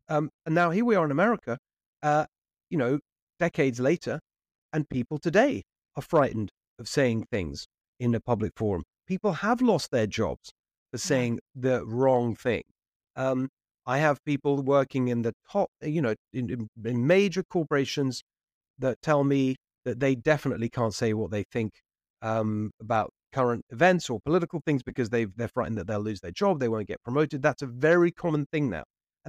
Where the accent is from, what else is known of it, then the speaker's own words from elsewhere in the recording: England, United Kingdom; now in United States; So we moved here in 2012 from England.